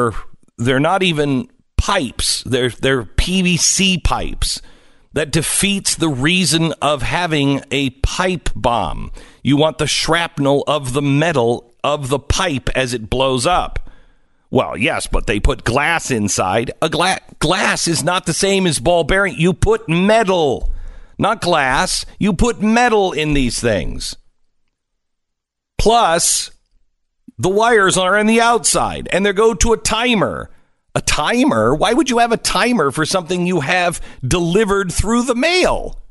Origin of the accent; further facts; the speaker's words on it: Honduras; From someone who lives and was born and raised in Honduras